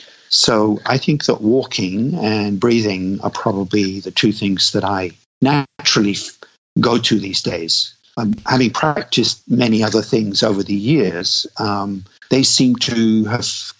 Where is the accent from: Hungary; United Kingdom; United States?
United Kingdom; England; Being an Englishman, it's usually English tea, even though I do love Japanese tea these days.